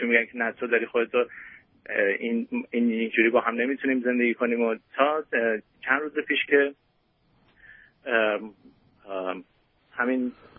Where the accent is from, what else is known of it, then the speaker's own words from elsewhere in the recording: Iran; moved away; من 3 سال پیش از ایران اومدم اینجا